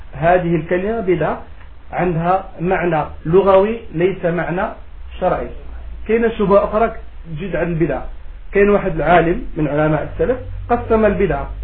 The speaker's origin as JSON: {"language": "French", "country": "Morocco", "tie": "born or raised there", "moved": "yes", "said": "Même moi, quand je suis né au Maroc, j'ai grandi au Maroc."}